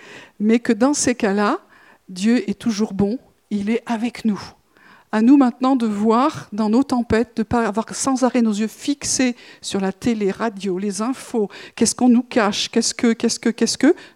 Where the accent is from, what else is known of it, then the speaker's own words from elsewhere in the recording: Toulouse, Occitanie, France; Et on est du Mirail, on sait où sont les réseaux, les machins, etc.